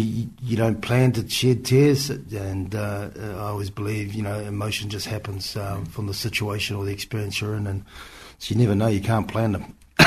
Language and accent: English; Auckland, New Zealand; we're born and bred in Auckland, and that will always be where, you know, the place that, that I suppose you say home.